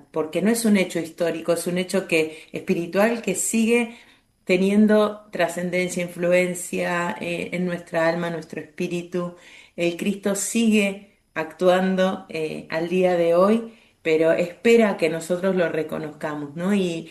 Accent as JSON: {"language": "Spanish", "country": "Argentina", "said": "además del asado que siempre nos caracteriza como argentinos"}